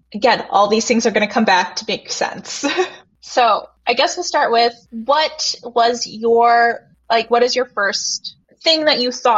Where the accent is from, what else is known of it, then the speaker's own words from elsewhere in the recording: Canada; So we grew up in Canada, which is a fairly new country in the world stage